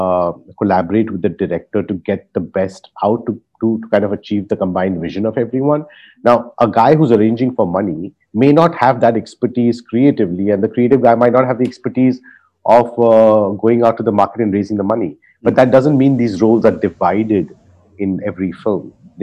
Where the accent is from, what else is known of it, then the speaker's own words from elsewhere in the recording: Mumbai, Maharashtra, India; So I'm born and brought up in South Bombay, so I went to one of the schools out there